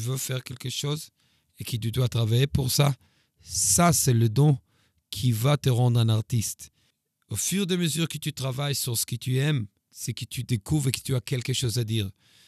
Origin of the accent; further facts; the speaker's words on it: Tel Aviv, Tel Aviv District, Israel; born there; French is a second language; j'ai 45 ans, je suis né à Tel Aviv, Israël.